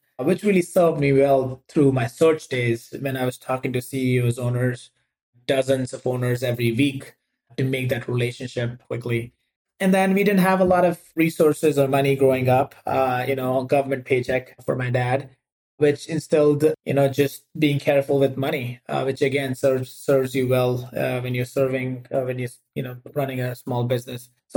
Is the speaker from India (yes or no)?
yes; India; moved away as an adult; now in United States; I grew up in India. Like most other Indians in the US, was an engineer by background. You know, came to the U.S. for my MBA